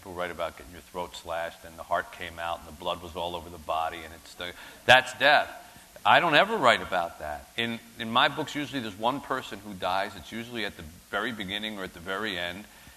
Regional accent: Philadelphia, Pennsylvania, United States; moved away as an adult; also born or lived in New Jersey; now in Detroit, United States; I didn't grow up in Detroit. I grew up in Philadelphia.

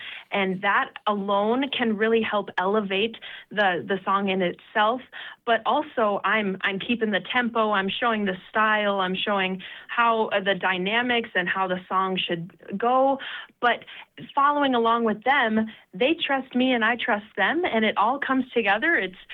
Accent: Bismarck, North Dakota, United States; also born or lived in Grand Forks, North Dakota; because I'm originally from Grand Forks, but we moved to Bismarck when I was in third grade, and I joined the children's choir in Bismarck

